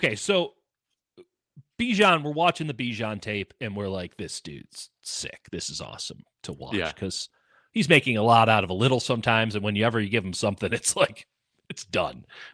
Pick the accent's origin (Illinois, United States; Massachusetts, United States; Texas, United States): Illinois, United States; Chicago; Kid growing up in Chicago, got to watch him twice a year at the minimum.